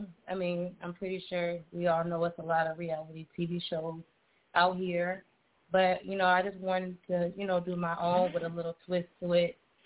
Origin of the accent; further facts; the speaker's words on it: Minneapolis, Minnesota, United States; I am from the Twin Cities. I am born and raised from Minneapolis.